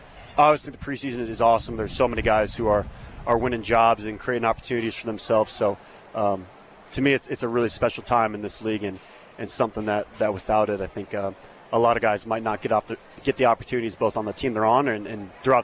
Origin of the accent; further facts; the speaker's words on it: Midwest, United States; I grew up in the Midwest